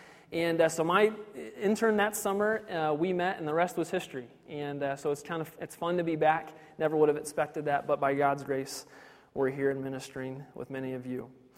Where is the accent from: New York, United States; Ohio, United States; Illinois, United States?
Ohio, United States; Ashland; So grew up in Ashland, Ohio. Grew up on a farm there. We raised beef cattle. I showed hogs and steers at the county fair.